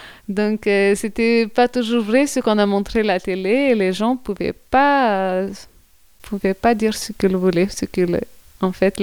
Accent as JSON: {"language": "French", "country": "Lithuania", "tie": "born or raised there", "second_language": "French", "lives_now": "France", "said": "Peut-être que je voudrais plus rester dans mon pays natal et j'aime beaucoup la Lituanie et je voudrais bien vivre en Lituanie."}